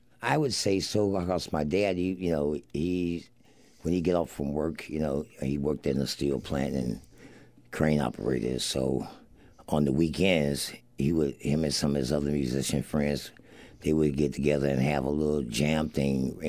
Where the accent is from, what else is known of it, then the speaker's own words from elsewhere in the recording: Gary, Indiana, United States; and just about, growing up in Gary